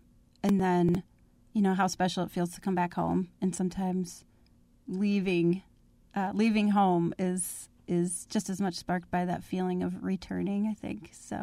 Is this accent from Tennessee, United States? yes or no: no; Eau Claire, Wisconsin, United States; it was a kind of a fun little mix of both Eau Claire, which is my hometown, and Duluth, which I really loved.